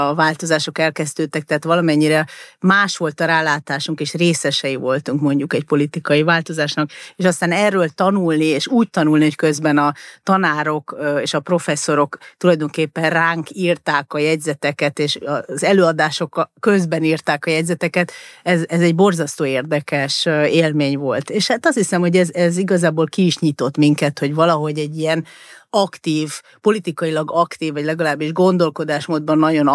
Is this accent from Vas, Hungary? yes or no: no; Budapest, Hungary; Igen, hát én egy ilyen tipikus budapesti értelmiségi, több generációs értelmiségi családból származom